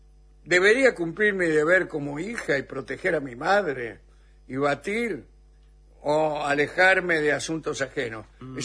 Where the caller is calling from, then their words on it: Córdoba, Argentina; de Córdoba. Estoy escuchando el programa respecto a los batidores.